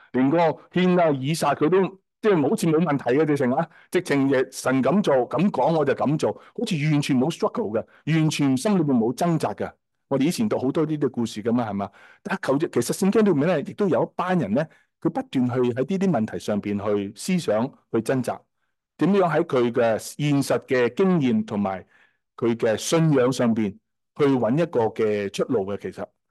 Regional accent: China; 即系我哋中国人啦吓，好多时从细细个都听到噶

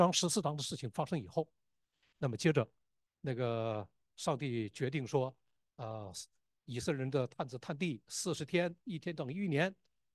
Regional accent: Northeast China, China; 我由于在东北长大，我知道东北人当中有一些人就非常适合。

